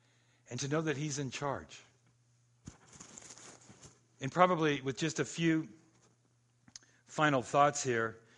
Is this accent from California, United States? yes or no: yes; Los Angeles, California, United States; born there; So I was born in April 18th, 1953. That's when I was born. Queen of Angels Hospital in Los Angeles.